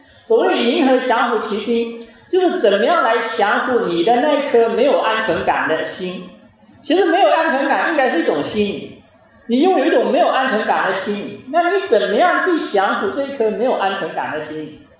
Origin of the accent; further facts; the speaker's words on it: China; 所以这个我们中国人说的这个好人啊，事实上是一个非常笼统的概念。